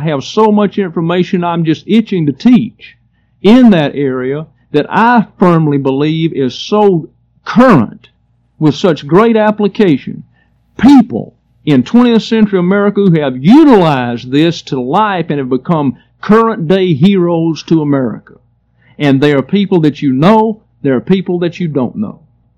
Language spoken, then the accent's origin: English; Troy, Alabama, United States; And I was living in my hometown of Troy, Alabama.